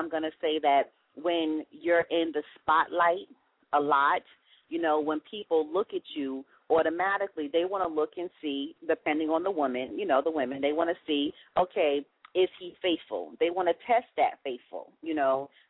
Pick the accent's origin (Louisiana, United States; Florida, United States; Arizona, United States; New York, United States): New York, United States; Long Island; it's different for me because I'm from Long Island. He's from the Bronx. So me being a little old, you know, island girl coming into the Bronx